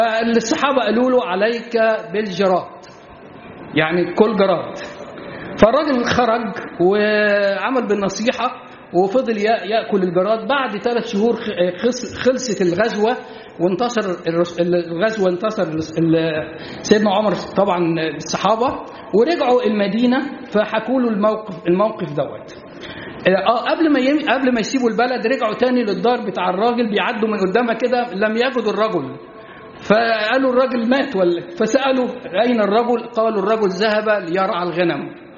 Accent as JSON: {"language": "Arabic", "country": "Egypt", "said": "طبعا إحنا الثقافة عندنا في مصر ان احنا يعني مش بناكل الجراد"}